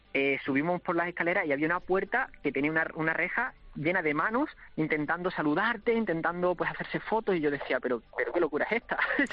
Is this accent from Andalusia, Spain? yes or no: yes; Jimena de la Frontera, Andalusia, Spain; me pillas justamente aquí en el estadio municipal de mi pueblo, de Jimena de la Frontera. Estamos montando el circuito, sí, en Cádiz